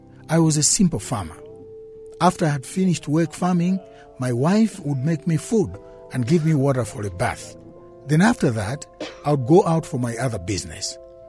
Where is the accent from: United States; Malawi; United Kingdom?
Malawi; Chizumbu, Central Region; I come from Chizumbu village in Dedza district in Malawi.